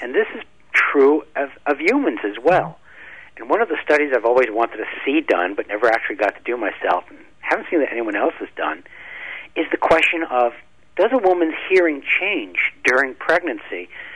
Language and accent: English; New York, United States; I mean, when I was born in New York, and I've always been a city boy, and so to me, normal was, 65, 75 decibels, subway train going by.